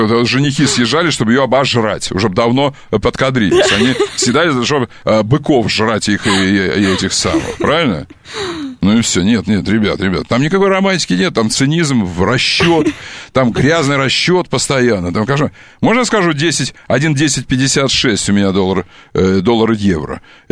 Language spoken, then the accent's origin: Russian; Kerch, Crimea, Ukraine; born there; Знаешь, что я родился в Пантикопее?